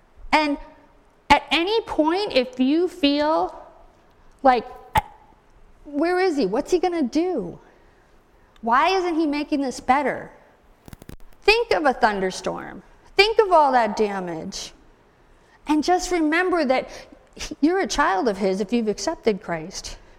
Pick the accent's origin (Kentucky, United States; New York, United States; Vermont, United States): Vermont, United States; And again, I grew up in Vermont, and so my mom's philosophy was, hey, have fun.